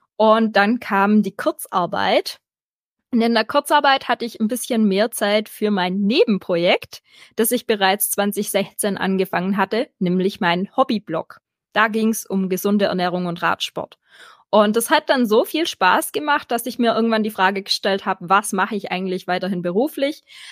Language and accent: German; Baden-Württemberg, Germany; accent: Swabian; Ich komme aus dem Schwabenländle, wie man vielleicht hört, aber ich strenge mich an.